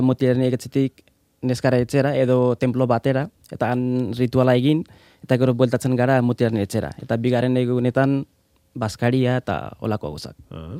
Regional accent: Baglung, Gandaki Province, Nepal; born there; Basque is a second language; moved away; also born or lived in Chitwan; Gainera mendi aldean jaio nintzen.

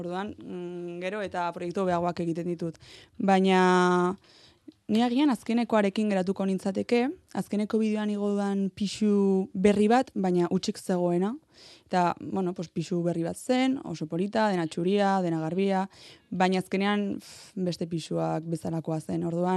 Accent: Aoiz, Navarre, Spain; Bai, nire herrian. Bai, agoitzen egongo naiz.

